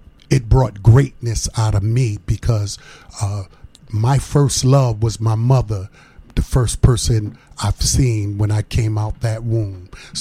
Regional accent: New Haven, Connecticut, United States; Yes, I grew up in Church Street South. Went to the school there, Prince Street School.

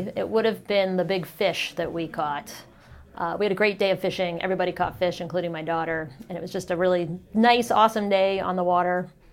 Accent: East Coast, United States; So I was raised on the East Coast, went to college on an ROTC scholarship, and so then went into the Army right after school.

